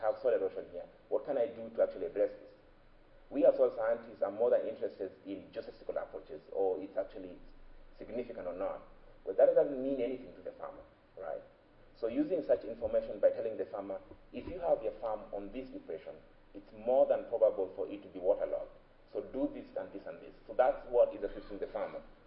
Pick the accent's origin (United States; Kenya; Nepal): Kenya; English is a second language; when I was in Kenya, because I'm Kenyan